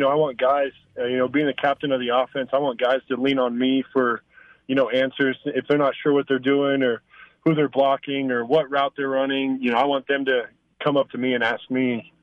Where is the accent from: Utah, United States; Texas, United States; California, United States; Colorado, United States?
Colorado, United States; coming from Northeast Colorado, it's very special to play here at Colorado State for my home state.